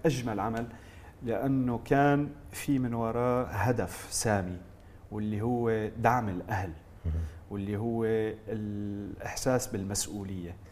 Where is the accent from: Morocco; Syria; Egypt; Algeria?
Syria; moved away as an adult; now in France; لأني أنا تخرجت من سوريا ويعني طلعت على فرنسا كمهندس